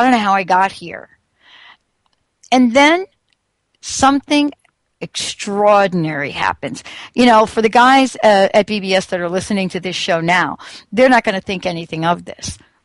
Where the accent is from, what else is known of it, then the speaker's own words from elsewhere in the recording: Missouri, United States; I'm like, what's that state where you're from? I'm from Missouri.